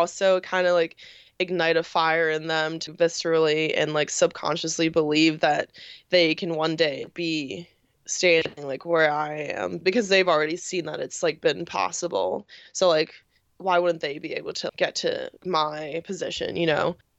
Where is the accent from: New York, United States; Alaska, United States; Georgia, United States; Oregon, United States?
New York, United States; I was lucky enough to have been born and raised in New York, and like my club team, Asphalt Green, has always been pretty diverse.